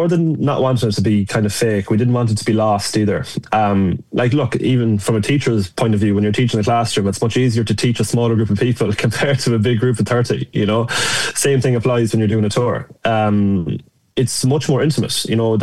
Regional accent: Castlebar, Connacht, Ireland; You'd have, like, I'm from Castlebar

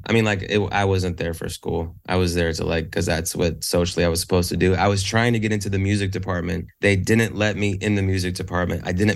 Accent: Seattle, Washington, United States; I'm from Seattle.

